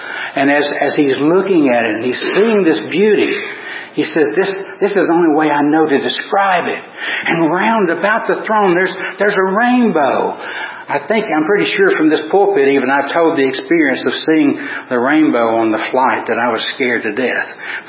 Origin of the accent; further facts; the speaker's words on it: Tennessee, United States; Growing up in East Tennessee, the TVA lakes that are there, I used to do some fishing back then.